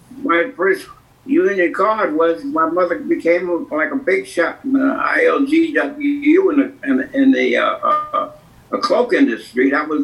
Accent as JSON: {"language": "English", "town": "New York City", "region": "New York", "country": "United States", "tie": "born there", "said": "I'm 90 years old, man, and I was born in Harlem in 1930."}